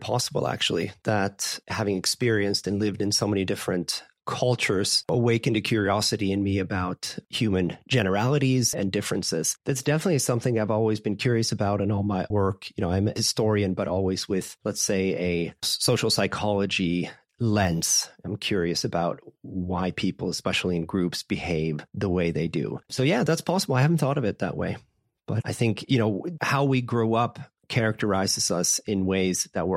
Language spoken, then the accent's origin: English; Sweden; also born or lived in Japan / United States; now in Germany; I grew up in Sweden, Japan, the US. Now I live in Southern Germany, work in Switzerland, have also worked in Southern Africa sometimes.